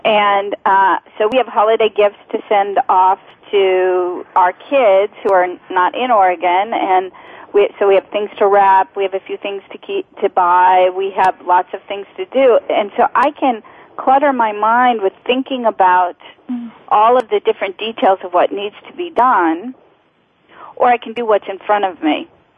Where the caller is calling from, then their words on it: Oxford, South East England, United Kingdom; I'm calling from Oxford in England.